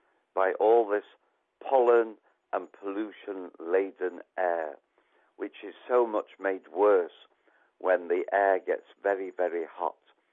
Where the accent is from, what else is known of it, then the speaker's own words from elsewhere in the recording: Blackpool, North West England, United Kingdom; born there; He's remarking on Blackpool, listeners, because I was born in Blackpool.